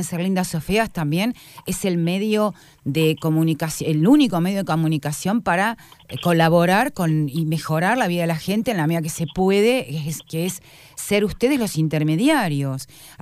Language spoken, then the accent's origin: Spanish; Buenos Aires, Argentina; also born or lived in Patagonia; Porque siendo porteña y viviendo en lugares céntricos, donde yo nací en un departamento en el centro de la ciudad de Buenos Aires hace un millón de años